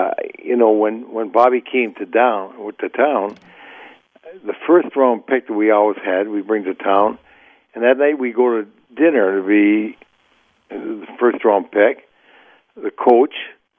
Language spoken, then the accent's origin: English; Sault Ste. Marie, Ontario, Canada; now in United States; Well, I came down from Sault Ste. Marie, Ontario, and Canadian education is different than U.S.